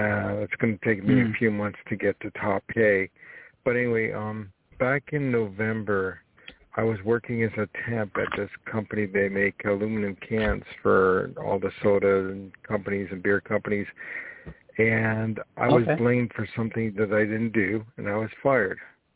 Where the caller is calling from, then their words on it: New York, United States; I'm calling from New York.